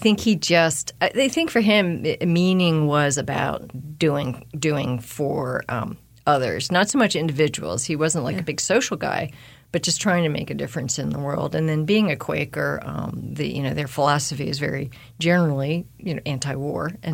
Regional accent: Pennsylvania, United States; So I grew up outside of Philadelphia.

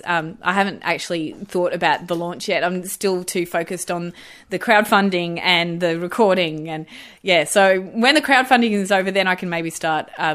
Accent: Queensland, Australia; Where I grew up in Queensland, actually, we had specialist music teachers.

